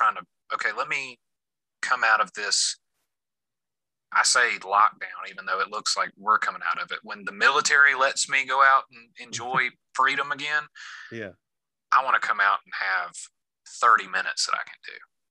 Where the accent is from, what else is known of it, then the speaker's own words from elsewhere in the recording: Alabama, United States; now in San Diego, United States; I grew up right here in Alabama, but right now I'm living in San Diego, California.